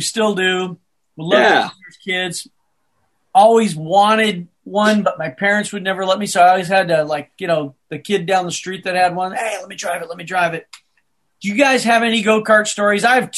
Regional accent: Scottsdale, Arizona, United States; But my one go-kart story was growing up in Scottsdale.

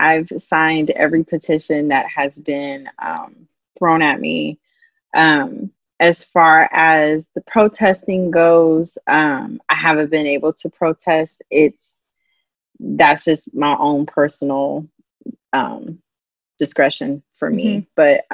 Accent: Indiana, United States; I grew up in Indiana.

